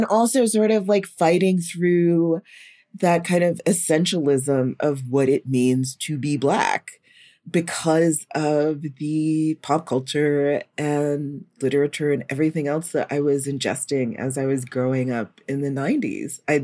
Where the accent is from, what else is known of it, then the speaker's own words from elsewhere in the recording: North Carolina, United States; I grew up in North Carolina with a Sephardic Jewish mother from Suriname.